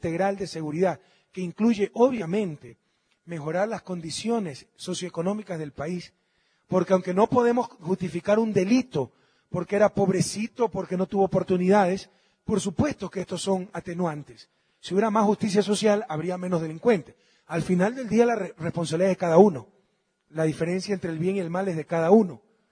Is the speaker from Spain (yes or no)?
no; Manabí, Ecuador; Montubios de Manabí. Mis tías sí se creen con pedigrí, ¿no? Pero no les hagan caso, en verdad somos Montubios de Manabí.